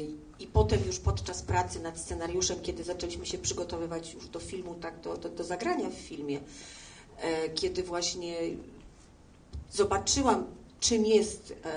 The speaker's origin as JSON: {"language": "Polish", "town": "Warsaw", "region": "Masovian Voivodeship", "country": "Poland", "said": "mimo że jestem warszawianką"}